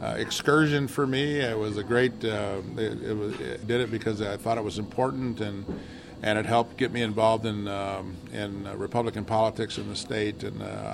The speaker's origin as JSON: {"language": "English", "region": "Kansas", "country": "United States", "tie": "born or raised there", "said": "I was born and raised in Kansas. I was in my senior year of high school."}